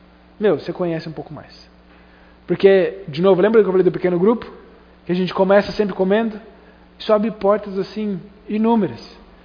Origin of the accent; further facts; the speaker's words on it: Brazil; A gente é brasileiro, a gente gosta de comer e comer bem, né?